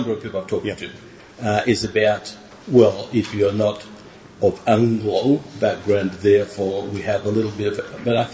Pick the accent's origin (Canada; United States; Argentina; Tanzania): Tanzania; Born and bred in Tanzania. Grew up there, studied there.